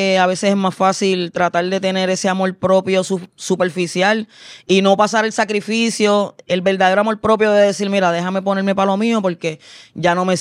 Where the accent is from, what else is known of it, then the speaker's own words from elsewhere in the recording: Loíza, Puerto Rico; mucha gente sabe que yo me crié en Loíza.